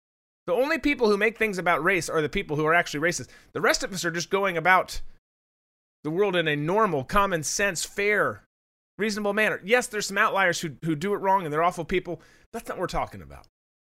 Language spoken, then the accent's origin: English; United States; I'm the biggest threat, not because I'm white, because I'm an American patriot, baby.